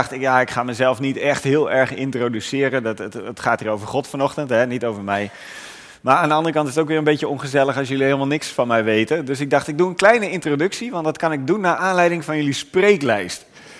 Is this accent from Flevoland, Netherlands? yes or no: no; Terschelling, Friesland, Netherlands; En ik kom van Terschelling, daar ben ik geboren en getogen